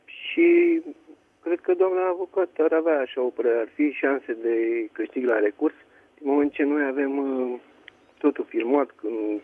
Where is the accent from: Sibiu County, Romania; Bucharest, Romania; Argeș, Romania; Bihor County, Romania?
Bucharest, Romania; și sunt din București